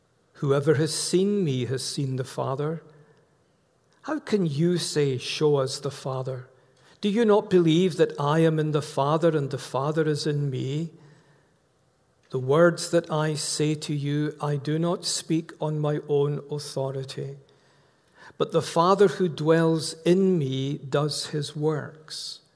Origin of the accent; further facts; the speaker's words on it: Scotland, United Kingdom; I take no pleasure in England winning. I'm a Scot.